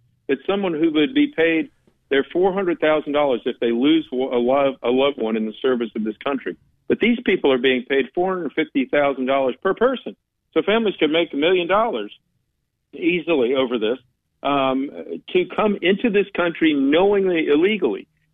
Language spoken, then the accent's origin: English; North Carolina, United States; It bothers me a little bit, seeing as I'm from North Carolina, hearing about this unsweet tea. We have sweet tea here.